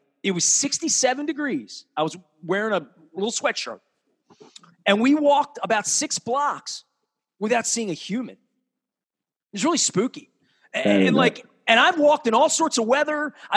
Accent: Dundalk, Maryland, United States; Dude, I'm from Dundalk, man.

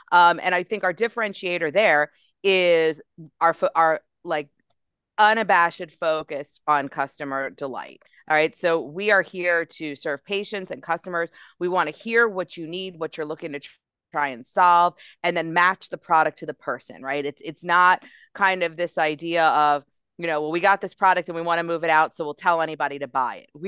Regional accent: Baltimore, Maryland, United States; oh, and I'm from Baltimore, I'm a Ravens fan.

